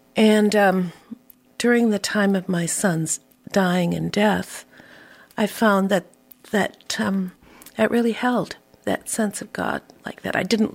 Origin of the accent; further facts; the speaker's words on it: Bellingham, Washington, United States; a Jesus People movement that was all the rage at the time in my hometown of Bellingham.